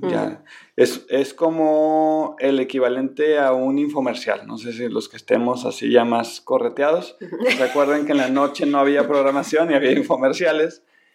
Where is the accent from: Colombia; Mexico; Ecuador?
Mexico; Sonora; porque yo como buen sonorense no puedo tomar soda si no tiene sus hielos